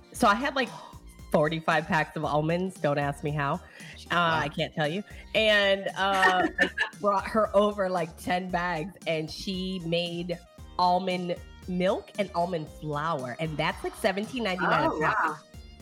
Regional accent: Michigan, United States; It is, but what did they say up north? Because I'm from Michigan.

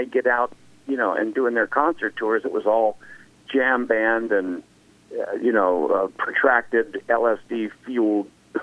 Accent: Ohio, United States; also born or lived in Northern Kentucky; growing up in Southern Ohio and Northern Kentucky, we had a lot of country and blues and rock influences

